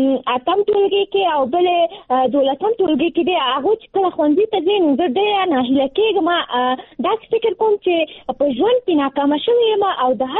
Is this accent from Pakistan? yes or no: no; Nangarhar, Afghanistan; now in Kabul, Afghanistan; ما د ننګرهار د ولایت نه فعلاً په کابل کې ژوند کوم، او زه هم د نهم ټولګي زده کوونکی یم